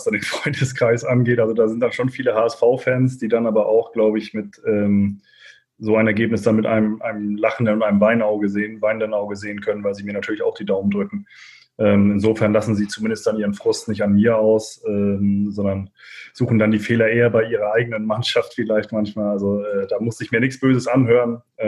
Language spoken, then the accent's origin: German; Preetz, Schleswig-Holstein, Germany; born there; Und dann wurde ich in Preetz geboren.